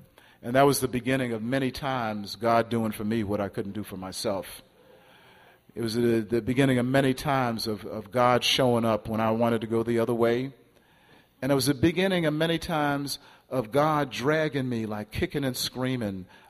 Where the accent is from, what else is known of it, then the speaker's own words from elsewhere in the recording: Brooklyn, New York, United States; I mean, I'm from Brooklyn. He's from Harlem.